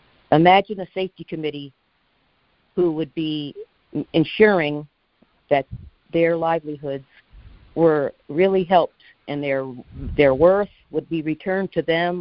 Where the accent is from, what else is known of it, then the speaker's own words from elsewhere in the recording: Connecticut, United States; I'm originally from Connecticut.